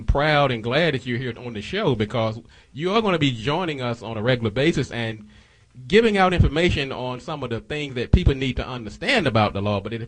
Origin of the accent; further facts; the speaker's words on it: the South, United States; accent: southern; Hey, can I say it's my southern accent?